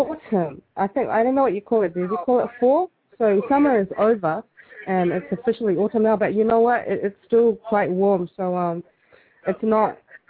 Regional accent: Auckland, New Zealand; Yeah, born and raised in New Zealand. I'm third or fourth generation Polynesian. One of my parents was born in the islands, the other one's born here. And I pretty much lived all my life in Auckland City.

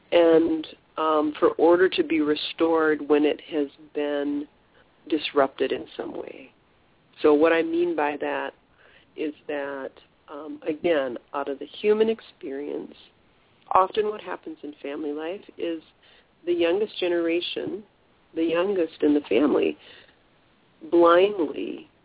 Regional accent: United States; I'm speaking as an American. So as an American living in our country

